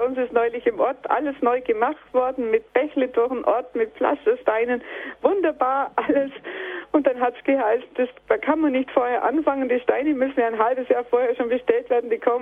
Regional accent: Türkheim, Bavaria, Germany

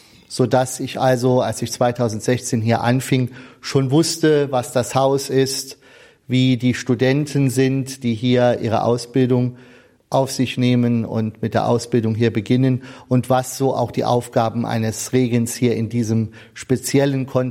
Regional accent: Rhineland-Palatinate, Germany; born there; bin gebürtig aus dem Bistum Trier, habe dann in Trier auch Theologie studiert

